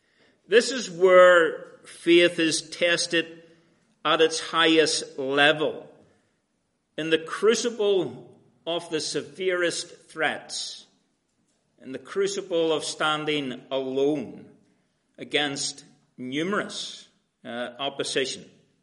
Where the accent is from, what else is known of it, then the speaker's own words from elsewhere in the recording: Ireland; But that's because I'm from Ireland and we do things back to front.